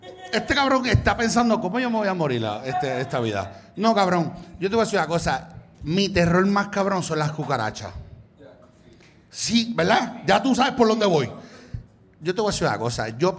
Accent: San Juan, Puerto Rico; Y yo soy de La Loza. Yo soy de San Juan.

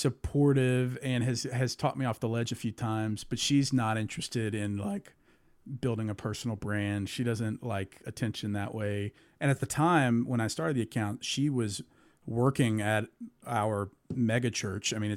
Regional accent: Ruston, Louisiana, United States; North Louisiana, Ruston, okay. Louisiana.

